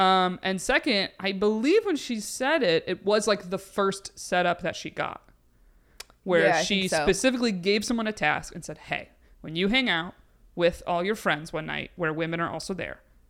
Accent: Binghamton, New York, United States; like, we're from Binghamton area. My brother's there. He dates in that area.

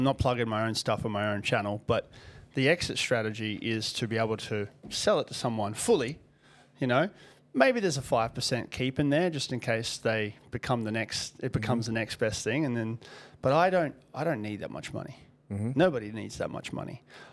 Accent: Russia; Like I come from Russia. We come from nothing.

